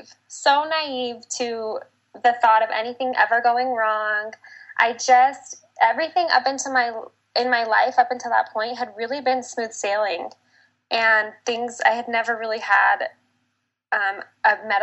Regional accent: Salt Lake City, Utah, United States; I grew up in Salt Lake City, Utah.

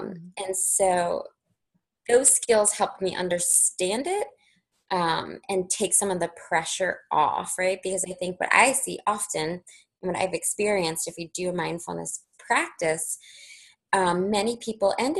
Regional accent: New York, United States; being a New Yorker, just all the things we have to do to get done, traveling, commuting.

